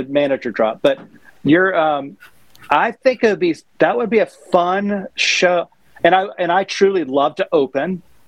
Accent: North Carolina, United States; Well, you know, in the South, like I'm from the South

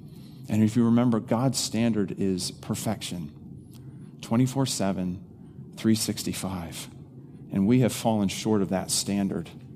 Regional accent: Eastern United States, United States; growing up in the Eastern part of the United States, you don't kind of have this thing that goes on.

